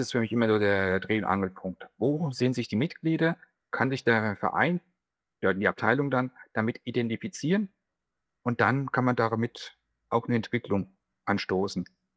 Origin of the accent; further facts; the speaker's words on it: Bavaria, Germany; Ich komme aus der Aschaffenburger Gegend. Das ist 70 Kilometer südlich von Frankfurt am Main. Also wir sind eigentlich mittendrin in Deutschland.